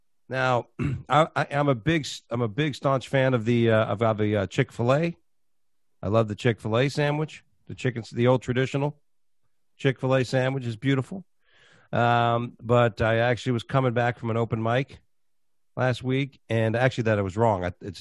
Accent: Queens, New York, United States; born there; Yeah, I was born in Queens.

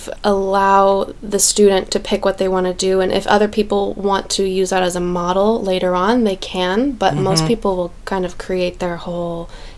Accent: Indianapolis, Indiana, United States; I grew up here in Indianapolis, and I was always a big plant lover as a kid.

